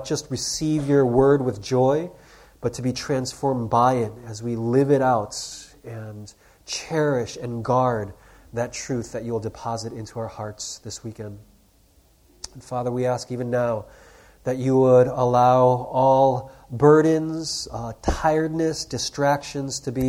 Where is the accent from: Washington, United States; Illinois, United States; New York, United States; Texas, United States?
Illinois, United States; Chicago; also born or lived in Vancouver, Canada / South Korea; So I grew up in Chicago, went to the University of Illinois, and so that's where Andrew and I met.